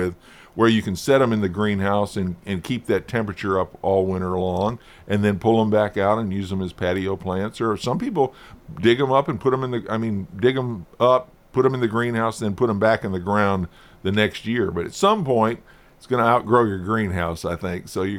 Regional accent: Michigan, United States; Well, I miss rhubarb. Growing up in Michigan, that was a plant that we could grow very well.

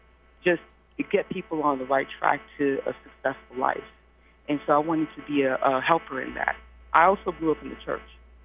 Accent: Antioch, California, United States; even though I grew up in Antioch, but Antioch was a very mixed, diverse community.

